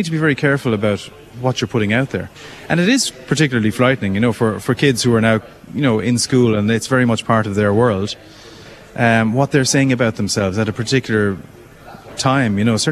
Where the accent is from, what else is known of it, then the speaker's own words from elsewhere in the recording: Clonmel, Munster, Ireland; having started at the age of 14 on a local pirate radio station in my hometown of Clonmel